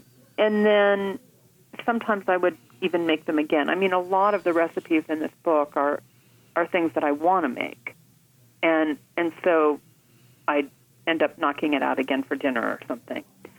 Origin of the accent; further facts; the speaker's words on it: Midwest, United States; now in New York City, United States; You know, I grew up in the Midwest, and I've spent my entire adult life in New York City.